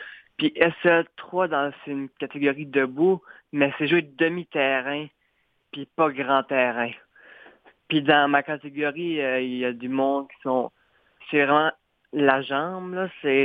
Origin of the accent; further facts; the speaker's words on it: Quebec, Canada; par chez nous en Gaspésie